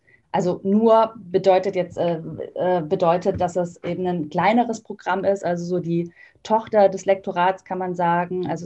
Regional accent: Ditzingen, Baden-Württemberg, Germany; Ich komme gebürtig aus Stuttgart oder aus einem kleineren Dorf, darf ich jetzt nicht sagen, eine kleinere Stadt in der Nähe von Stuttgart, genannt Ditzingen. Und bin da zur Schule gegangen, bin dann für mein Studium nach Berlin gezogen.

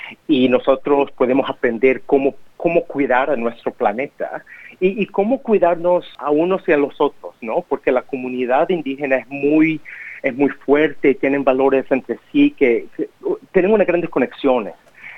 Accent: El Salvador; También la gente pipil, digamos, de El Salvador, de donde yo soy

